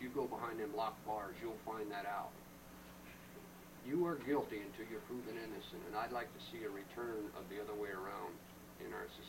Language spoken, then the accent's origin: English; Virginia, United States; moved away; I'm an implant from Virginia. I came here in 1965.